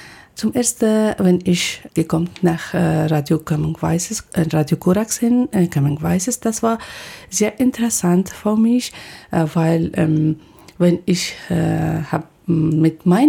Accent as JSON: {"language": "German", "country": "Afghanistan", "second_language": "German", "moved": "as an adult", "said": "aber in Afghanistan, ich studiere Director Producer und auch in meinem Heimatland, ich habe viele Nachrichten gelesen"}